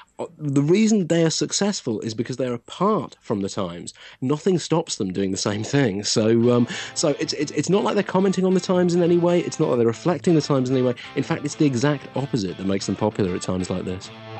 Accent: England, United Kingdom; You know, I'm an English rock critic.

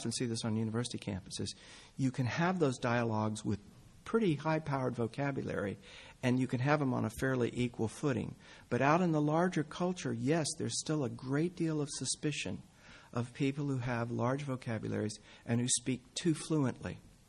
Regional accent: United States; accent: Okie; now in England, United Kingdom; one of the things I experienced as American working in England for so many years is that I went right over the top of that because I softened my oaky accent

